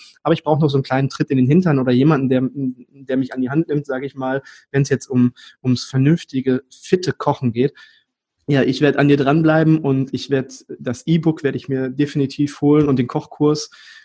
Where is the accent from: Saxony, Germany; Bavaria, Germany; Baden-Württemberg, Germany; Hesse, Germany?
Hesse, Germany; Aber ich komme aus Hessen